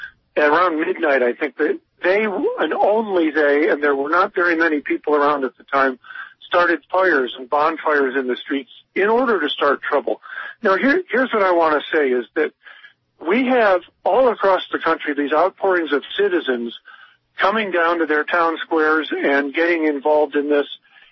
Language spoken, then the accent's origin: English; Santa Cruz, California, United States; I'm from Santa Cruz, where they have drum circles, so I'm already prepared for it.